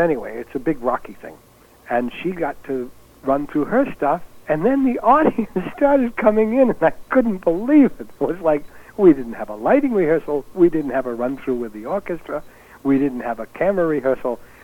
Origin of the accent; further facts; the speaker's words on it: United States; unknown to me, being an American, we started the show, and the fireworks began from the city of Oxford nearby.